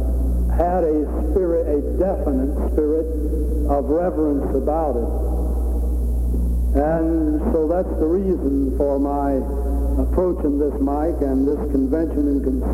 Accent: Atlanta, Georgia, United States; from Atlanta, Georgia.

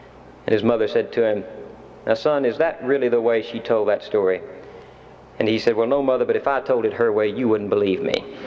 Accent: Texas, United States; We were conscious in the 50s, when I was growing up in Texas, of America's bountiful destiny.

